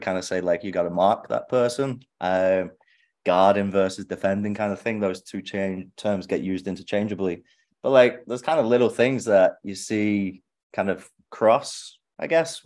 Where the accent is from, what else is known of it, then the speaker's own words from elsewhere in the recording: Oldham, North West England, United Kingdom; originally I'm from Oldham, England, just outside of Manchester. So originally from the UK